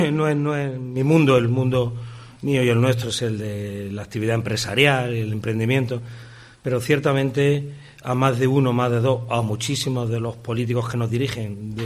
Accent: Andújar, Andalusia, Spain; la bacalá que dicen en mi pueblo, en Andújar y tal

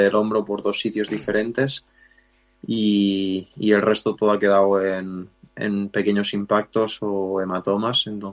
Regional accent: Aran Valley, Catalonia, Spain; que es la que mejor nos va aquí al Valle de Arán, que es de donde soy y es donde más nieve entra

